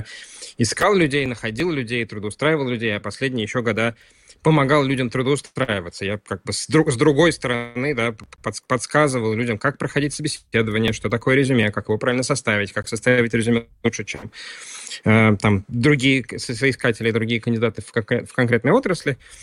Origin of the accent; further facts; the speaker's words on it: Latvia; мы с гордостью говорим о том, что мы из Латвии, когда мы там где-то не дома.